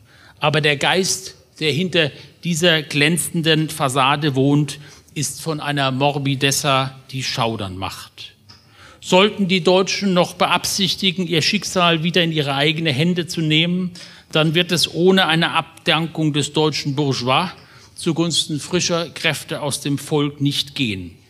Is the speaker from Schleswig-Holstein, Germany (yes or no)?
no; Mannheim, Baden-Württemberg, Germany; born there; Seit ich, geboren 1959 in Mannheim, politisch denken kann